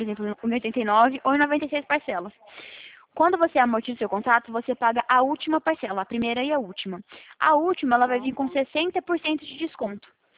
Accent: Presidente Prudente, São Paulo, Brazil; Eu sou de Presidente Prudente, aqui pertinho.

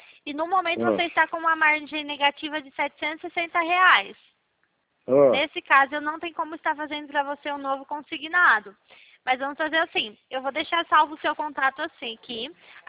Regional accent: Pirassununga, São Paulo, Brazil; Eu sou aqui de Pirassununga.

